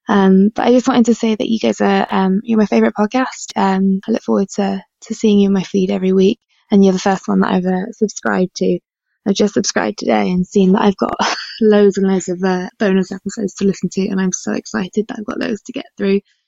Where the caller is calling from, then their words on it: Newcastle, North East England, United Kingdom; I'm calling you from Newcastle in northeast England.